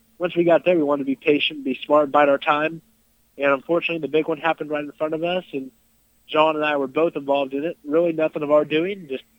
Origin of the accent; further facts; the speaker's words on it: Bakersfield, California, United States; I'm from Bakersfield, mm-hmm.